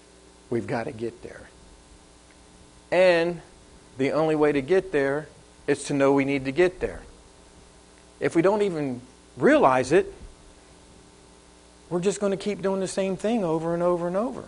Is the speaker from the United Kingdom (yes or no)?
no; Philadelphia, Pennsylvania, United States; We didn't have those up there. I'm from Philadelphia.